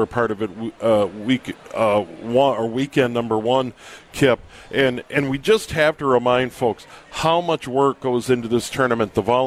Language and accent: English; Champlin, Minnesota, United States; Yeah, my hometown team, the Champlin Park Low Gators, they got a win over St. Louis Park today